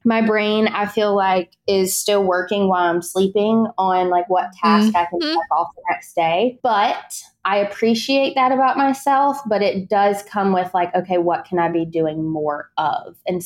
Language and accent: English; Columbia, South Carolina, United States; so I am from Columbia, South Carolina.